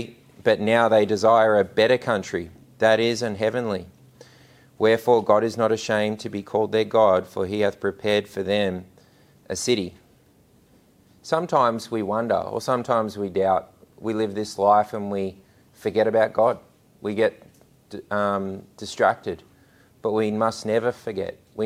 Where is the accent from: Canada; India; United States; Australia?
Australia; Citizenship is what country do you belong to? Well, I'm Australian and I haven't changed that.